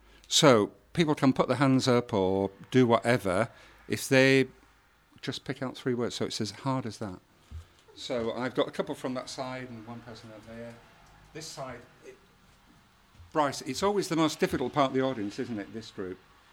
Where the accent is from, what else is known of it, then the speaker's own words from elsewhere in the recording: Yorkshire and the Humber, United Kingdom; I come from Yorkshire, and we don't applaud before we know what you're in for